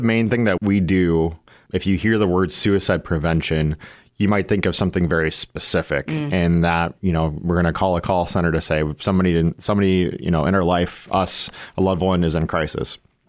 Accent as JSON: {"language": "English", "town": "Corsica", "region": "South Dakota", "country": "United States", "tie": "born or raised there", "said": "I'm a rural kid. Mm-hmm. I grew up in Corsica, like I said. And I think about my college experience at the University of South Dakota"}